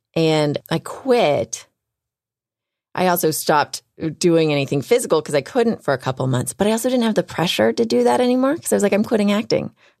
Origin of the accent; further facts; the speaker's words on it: Houston, Texas, United States; I was able to fly to Houston to see the best oncologists and because I'm from Houston and that that I had the most incredible friends backing me up.